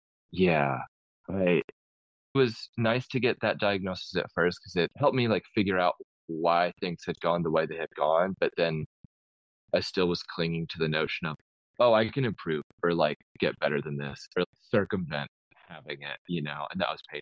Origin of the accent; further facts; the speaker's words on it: Midwest, United States; But growing up in the Midwest, felt like I ate my body weight in like queso dip at restaurants.